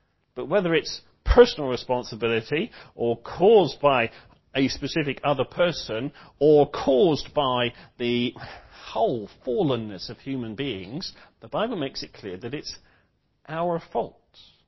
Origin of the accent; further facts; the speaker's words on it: Bristol, South West England, United Kingdom; whether it's London or my hometown of Bristol.